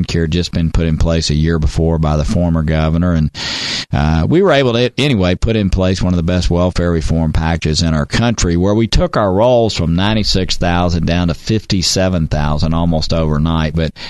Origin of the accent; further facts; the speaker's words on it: Tennessee, United States; I grew up here in Tennessee and started working when I was probably like you, Frank, when I was 13 years old.